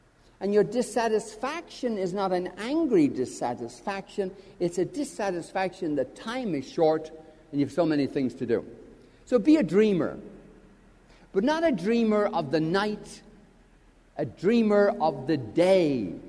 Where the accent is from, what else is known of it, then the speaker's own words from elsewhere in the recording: Ireland; You know, being Irish, we have a lot of empathy for Eastern Kentucky. The Scots and the Irish went to Eastern Kentucky.